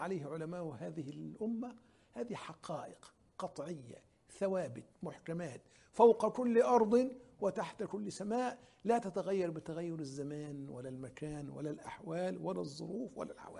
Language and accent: Arabic; Egypt; عندنا في مصر في مجلس الدولة قسم الفتوى والتشريع.